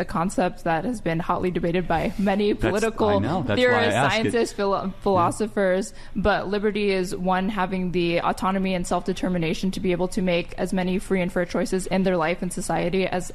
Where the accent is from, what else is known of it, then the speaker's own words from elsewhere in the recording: Texas, United States; I grew up in Texas, and the sex education that I was given, to the extent that I was abstinence only.